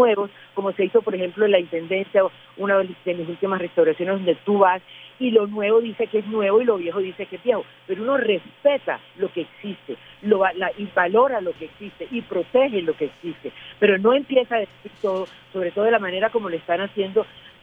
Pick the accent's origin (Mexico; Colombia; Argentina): Colombia; Barranquilla, Atlántico; no solamente como barranquillera